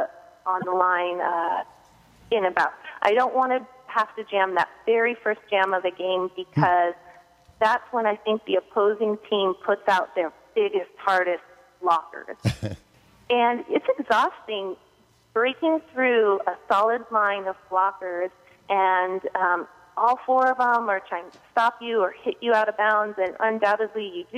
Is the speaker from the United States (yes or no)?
yes; Hoquiam, Washington, United States; Yeah, I grew up in Hoquiam, Washington, and we had the Harbor Arena.